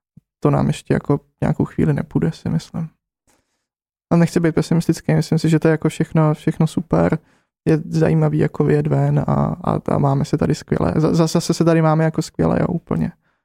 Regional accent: South Bohemian Region, Czechia; born there; Ne, v Jižních Čechách, na vesnici, hned vedle lesa.

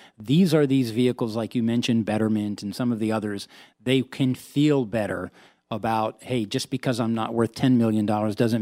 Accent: New York, United States; And the reason I'm saying that is, I'm a New Yorker.

